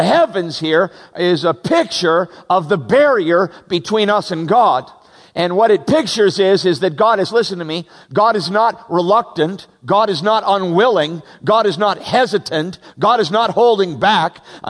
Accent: Chicago, Illinois, United States; No offense, I'm from Chicago. I shouldn't be criticizing your mountains. We don't got much, okay?

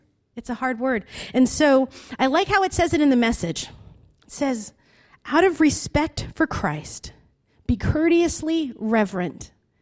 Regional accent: Lowell, Massachusetts, United States; I'm a terrible driver. I grew up in Lowell, took buses.

